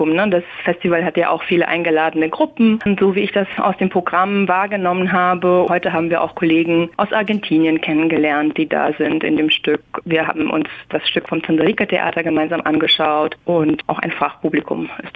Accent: Sibiu, Sibiu County, Romania; now in Düsseldorf, Germany; weil ich ja aus Sibiu komme. Das ist ja meine Heimatstadt. Mittlerweile lebe ich und arbeite ich in Deutschland, eben als Dramaturgin am Theater, am FFT in Düsseldorf.

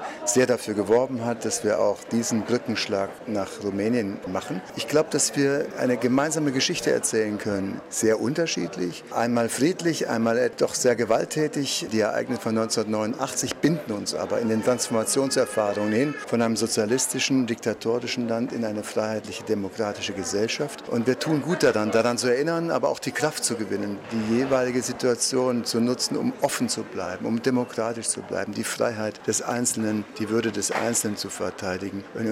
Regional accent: Leipzig, Saxony, Germany; versuchen als Leipziger auch deutlich zu machen, die Bedeutung der Stadt für die friedliche Revolution in Deutschland.

